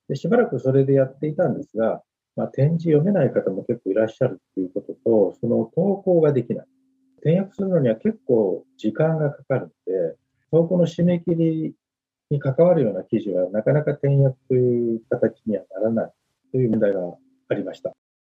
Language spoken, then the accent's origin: Japanese; Matsuyama, Ehime, Japan; 僕は松山市出身で、在日なんですが、日本で生まれ育って、50数年経ちます。